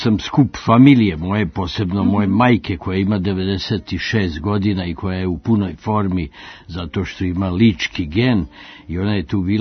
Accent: Belgrade, Serbia; born there; u Beograd i tu me prijavila da sam rođen u Starom gradu, a ja sam u stvari rođen u Divljini i u Velikoj Bežaniji.

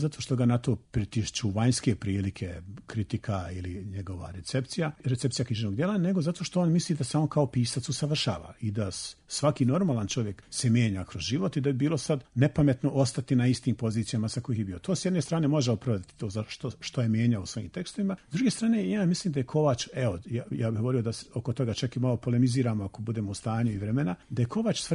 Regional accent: Tuzla, Tuzla Canton, Bosnia & Herzegovina; ja sam došao iz Tuzle i tako dalje

